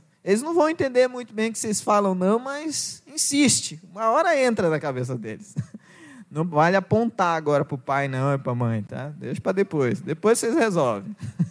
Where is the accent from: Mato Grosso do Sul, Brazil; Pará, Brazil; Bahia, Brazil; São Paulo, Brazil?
Pará, Brazil; lá no interior do Pará, por isso que eu sou um pastor VIP, eu vim do interior do Pará.